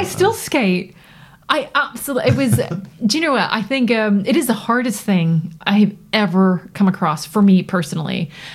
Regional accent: Toronto, Ontario, Canada; So I grew up in Toronto.

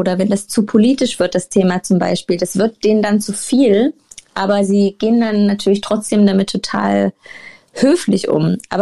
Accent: Germany; accent: German; ich habe ja den deutschen Akzent

